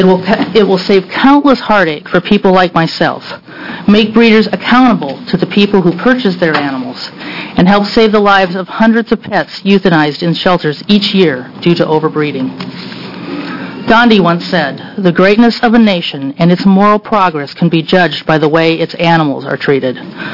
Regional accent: Portland, Oregon, United States; I'm from Portland, Oregon.

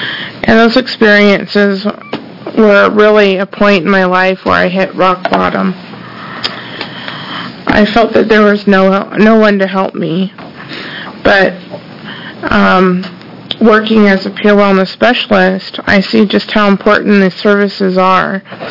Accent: United States; I'm from Benton County.

